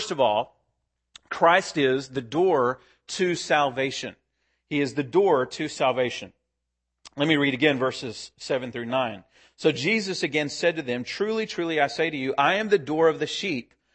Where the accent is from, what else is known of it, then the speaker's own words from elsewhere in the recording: Texas, United States; Now, I'm a Texas boy. I grew up in Texas and kind of have a love for the old West, you know.